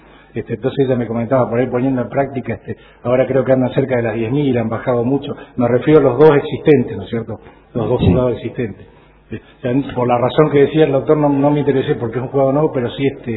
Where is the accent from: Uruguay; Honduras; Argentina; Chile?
Argentina; Trelew, Chubut; also born or lived in Comodoro Rivadavia; No, yo viví cuando era chico en Comodoro, soy de Trelew.